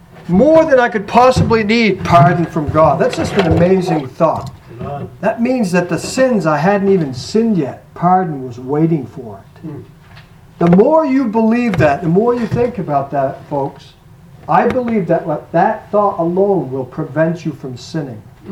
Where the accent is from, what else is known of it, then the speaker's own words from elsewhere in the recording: Vermont, United States; I'm from Vermont originally. I'm not fortunate enough to say I'm born and bred in New Hampshire.